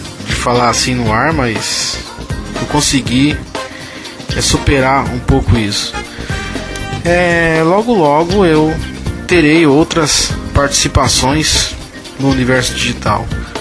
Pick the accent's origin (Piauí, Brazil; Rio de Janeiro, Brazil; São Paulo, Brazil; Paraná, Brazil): São Paulo, Brazil; Lucélia; sou da cidade de Lucélia, interior de São Paulo